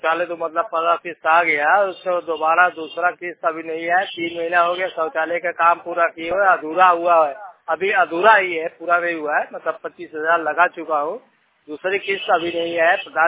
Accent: Mau, Uttar Pradesh, India; बोल रहा हूँ … मतलब मऊ जिले से, मऊ जिले का रहने वाला हूँ, ग्राम लरेवा पोस्ट सरौदा जिला मऊ

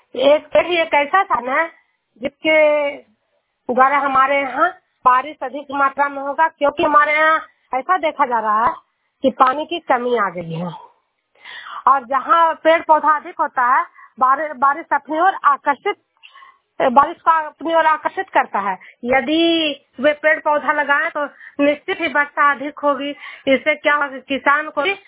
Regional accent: Bihar, India; मैं नालंदा जिला से हूँ

